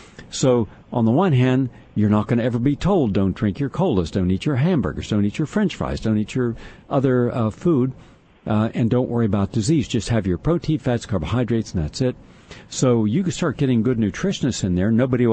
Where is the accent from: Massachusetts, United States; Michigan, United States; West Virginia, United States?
West Virginia, United States; Parkersburg; also born or lived in Steubenville / Weirton / Wheeling; I was born and raised in Parkersburg, and right across the Belpre Bridge is Ohio. And I also lived in Steubenville, Ohio, and I live in Weirton, West Virginia, across the river, and in Wheeling.